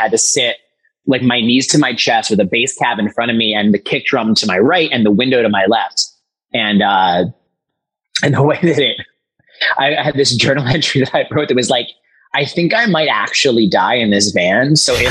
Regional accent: Philadelphia, Pennsylvania, United States; And, you know, we're from Philly. Like we talk shit

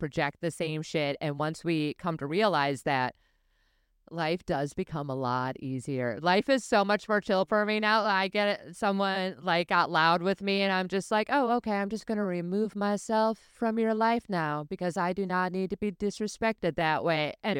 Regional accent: Garland, Texas, United States; also born or lived in Wisconsin / Florida / California / New York; I used to live in Texas when I was a kid. I grew up in Garland for like 3 more years. So then, you know, we moved back to Wisconsin, and then I moved to Florida, and then California, then New York.

